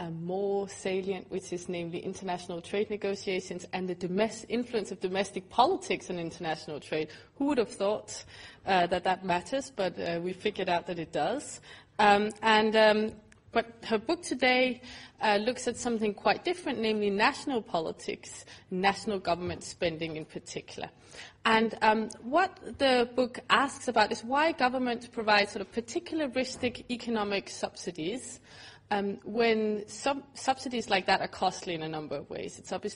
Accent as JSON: {"language": "English", "country": "Denmark", "said": "It's a source of great jealousy from my home country of Denmark that they found so much oil."}